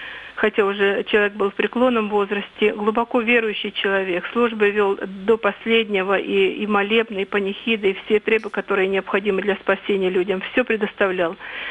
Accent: Meshcherino, Moscow Oblast, Russia; Я из Подмосковья, село Мещерино.

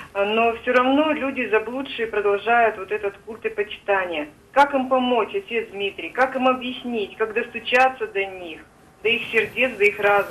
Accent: Chelyabinsk, Chelyabinsk Oblast, Russia; Я из Челябинска.

